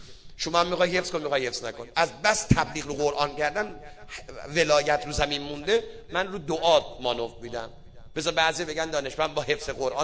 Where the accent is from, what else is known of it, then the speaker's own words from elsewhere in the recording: Isfahan, Iran; من سراغ دارم تو اصفهان خودمون سراغ دارم، اینجا هم یقینا هست انشالله، من تو شهر خودمون سراغ دارم